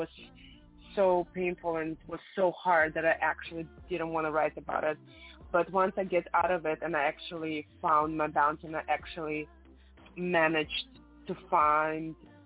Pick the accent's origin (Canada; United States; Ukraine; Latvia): Latvia; English is a second language; English is my third language. I also speak Latvian because I'm from Latvia.